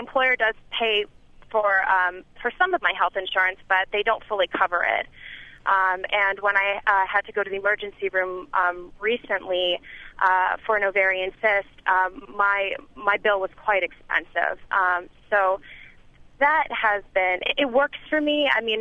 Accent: Canada; now in United States; And growing up in Canada, we had excellent continuity of care.

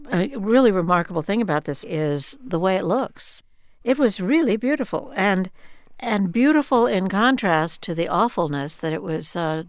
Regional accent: New Mexico, United States; I grew up in New Mexico.

